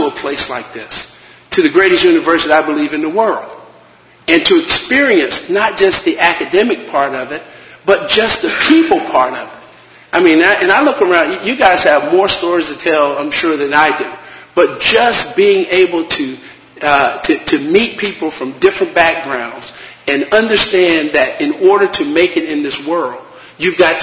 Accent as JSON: {"language": "English", "town": "Richlands", "region": "North Carolina", "country": "United States", "said": "we don't get that down east, not in Richlands, not in the town where I say, you know, we had thre"}